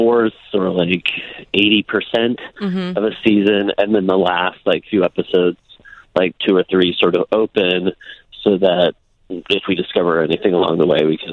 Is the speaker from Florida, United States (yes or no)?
no; Iowa, United States; growing up in Iowa